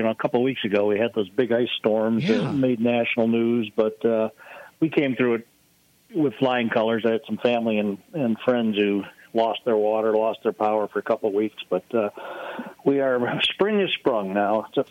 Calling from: Arlington, Texas, United States; I'm just sitting in my home office here in Arlington, Texas.

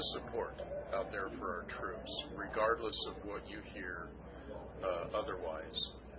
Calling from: Walterville, Oregon, United States; Oh, by the way, I'm calling from Walterville, Oregon.

